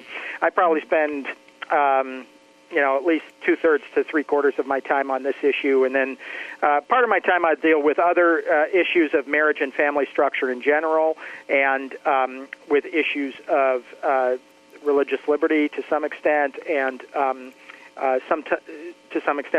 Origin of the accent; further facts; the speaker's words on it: Massachusetts, United States; interned with my local congressman from my hometown, from Massachusetts, where I was living at that time